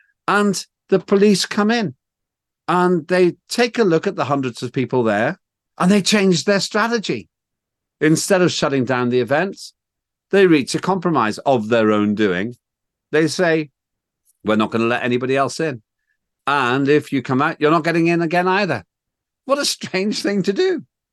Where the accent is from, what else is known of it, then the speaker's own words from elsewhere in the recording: Belfast, Northern Ireland, United Kingdom; when I grew up in Belfast, which was the regional capital there.